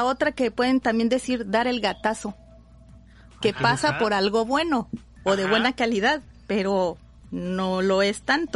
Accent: Mexico City, Mexico; a nosotros nos dicen chilangos. Yo soy nacida en el Distrito Federal, antes llamada así la Ciudad de México.

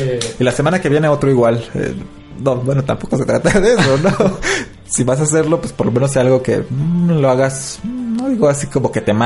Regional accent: Mexico; Y pues, como buen mexicano, pues, obviamente.

